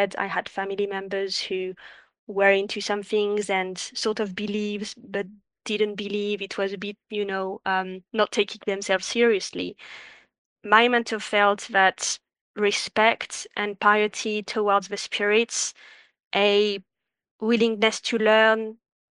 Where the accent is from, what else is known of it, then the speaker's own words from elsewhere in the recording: French Alps, France; moved away as an adult; now in United Kingdom; because I was born and raised in the French Alps and I moved to the UK in my 20s.